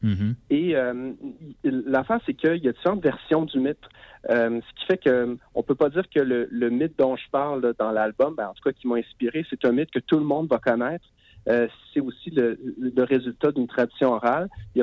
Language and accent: French; Paraguay; comme mes origines à moi, mes origines culturelles. Je viens du Paraguay